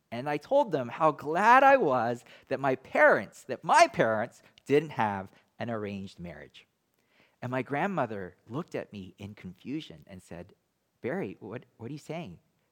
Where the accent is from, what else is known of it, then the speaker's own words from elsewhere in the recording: Hong Kong; accent: British; I'll try to bring back the British accent that I learned growing up in Hong Kong.